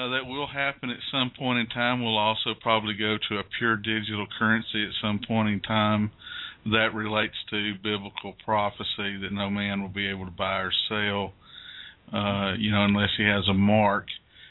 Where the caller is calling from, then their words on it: Alabama, United States; I'm calling from Alabama.